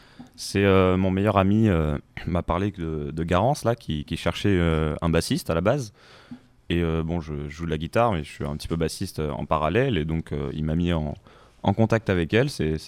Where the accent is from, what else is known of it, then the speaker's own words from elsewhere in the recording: Saint-Denis-de-Pile, Nouvelle-Aquitaine, France; Et moi de Saint-Denis-de-Piel, pour le S.